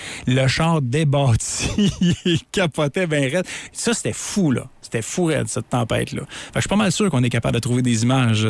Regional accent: Chicoutimi-Nord, Quebec, Canada; à me rendre chez nous à Chicoutimi-Nord

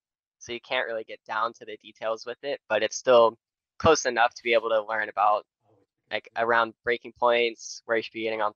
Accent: Nashville, Tennessee, United States; Yes, I'm from Nashville, Tennessee.

